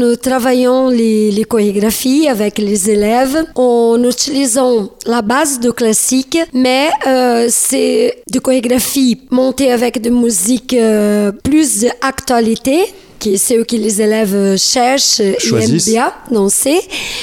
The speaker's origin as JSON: {"language": "French", "region": "São Paulo", "country": "Brazil", "second_language": "French", "lives_now": "Vincé, France", "said": "Je suis originaire de São Paulo."}